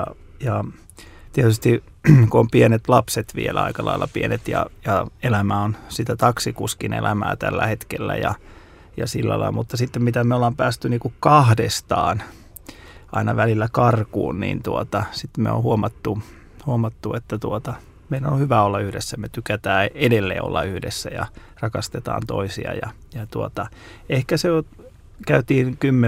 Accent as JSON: {"language": "Finnish", "town": "Kauhava", "region": "South Ostrobothnia", "country": "Finland", "said": "Pohjanmaalla Kauhavalla, mistä mä olen lähtöisin alun perin"}